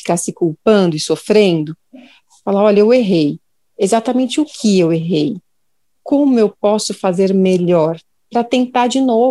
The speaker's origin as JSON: {"language": "Portuguese", "region": "São Paulo", "country": "Brazil", "said": "Eu sou de São Paulo, estou morando em São Paulo"}